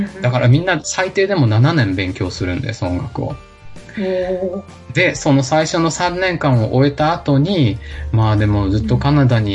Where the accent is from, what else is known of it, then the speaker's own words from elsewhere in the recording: Kitakyushu, Fukuoka, Japan; also born or lived in Shimabara, Nagasaki / Shimonoseki, Yamaguchi; 育ちは、北九州と下関で、で大学は東京に行きました。